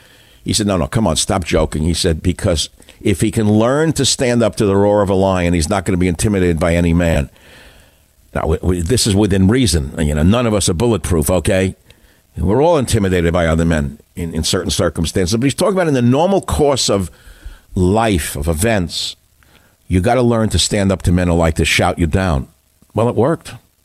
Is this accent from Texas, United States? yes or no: no; Queens, New York, United States; We're both from Queens.